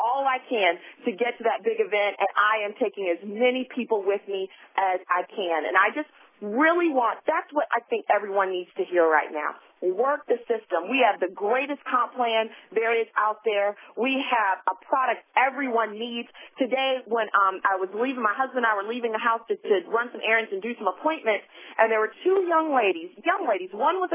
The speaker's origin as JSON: {"language": "English", "region": "the South", "country": "United States", "tie": "born or raised there", "said": "Now, I grew up in the South going to church, like, seemed like all the time."}